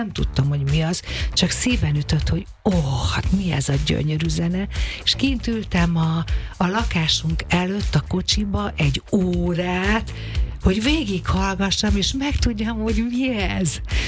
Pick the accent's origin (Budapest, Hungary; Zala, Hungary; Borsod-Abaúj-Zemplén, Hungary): Budapest, Hungary; A 7. kerületben egy olyan házban nőttem föl a Kertész utcában, ami régen Apáca ház volt